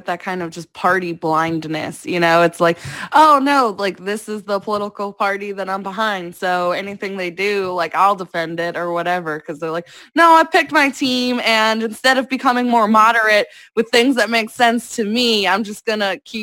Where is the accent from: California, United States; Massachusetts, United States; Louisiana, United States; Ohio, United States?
Ohio, United States; I didn't know. I'm from Ohio.